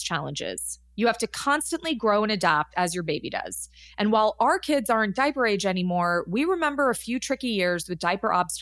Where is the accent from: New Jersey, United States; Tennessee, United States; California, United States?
California, United States; Los Angeles; I grew up in Los Angeles. I don't like them.